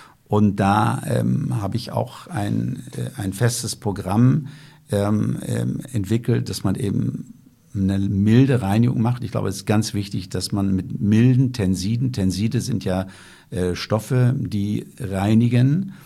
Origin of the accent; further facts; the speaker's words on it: Lower Saxony, Germany; Ich komme ja aus der Lüneburger Heide